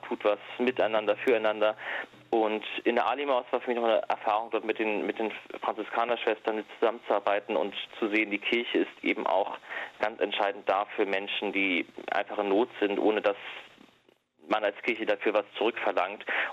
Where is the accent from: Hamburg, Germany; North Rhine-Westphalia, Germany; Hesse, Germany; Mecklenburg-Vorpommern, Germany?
Hamburg, Germany; meine Heimatstadt Hamburg nochmal neu kennenzulernen